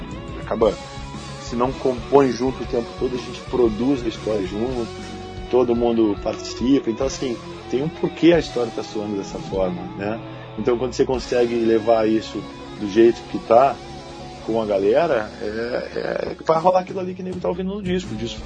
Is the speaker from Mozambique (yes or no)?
no; Brazil; pô, você é da onde? Pô, sou do Brasil.